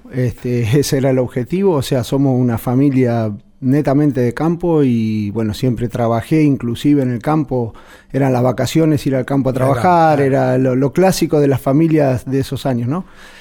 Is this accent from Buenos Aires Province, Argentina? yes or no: no; Comodoro Rivadavia, Chubut, Argentina; yo soy de acá, mi familia es de acá de Comodoro, yo soy cuarta generación de productores ganaderos en Chubut, descendiente de colonos sudafricanos, así que bueno, ya del 1910 que está la familia sentada en campos en Salamanca y en la zona de Sierra Chaira.